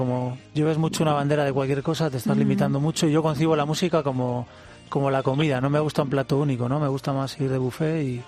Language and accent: Spanish; Reinosa, Cantabria, Spain; Yo vivo a caballo entre Cantabria, que soy de Cantabria, soy de Reynosa, un pueblecillo muy pequeño al sur de Cantabria, en la montaña, y Madrid, en Torrelodones.